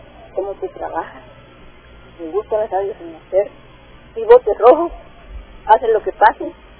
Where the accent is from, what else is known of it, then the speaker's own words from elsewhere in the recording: Usulután, El Salvador; now in San Martín, El Salvador; En San Martín, pero soy de Zulután.